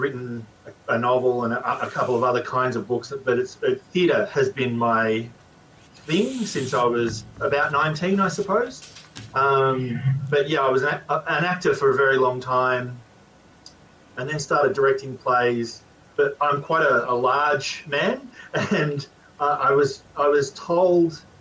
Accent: Australia; I grew up in Australia.

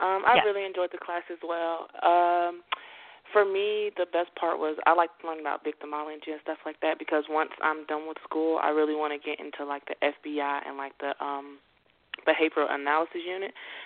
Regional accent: Jacksonville, United States; Jacksonville.

